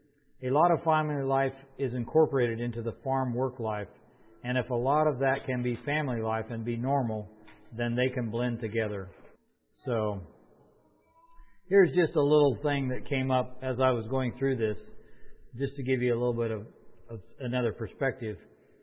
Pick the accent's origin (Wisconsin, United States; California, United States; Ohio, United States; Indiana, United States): California, United States; Gridley; We're from Gridley, California, and we're just talking a little bit about how our family fits into our farming operation and some of our history of our farm.